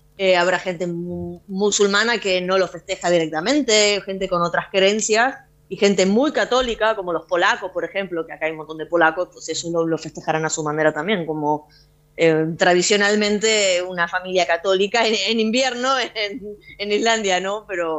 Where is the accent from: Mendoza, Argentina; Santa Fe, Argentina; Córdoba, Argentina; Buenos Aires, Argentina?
Santa Fe, Argentina; Rosario; born there; moved away; Yo nací en Rosario.